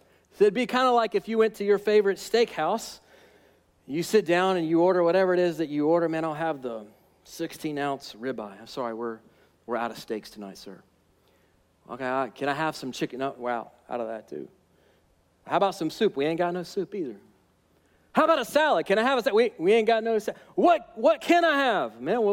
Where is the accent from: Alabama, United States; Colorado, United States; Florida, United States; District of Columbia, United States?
Alabama, United States; All right, now I'm from Alabama, and so I can say that.